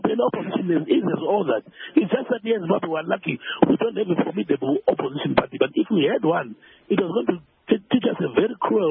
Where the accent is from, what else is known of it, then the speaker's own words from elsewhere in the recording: Bulawayo, Zimbabwe; myself personally, I'm from Matabele here in Bulawayo.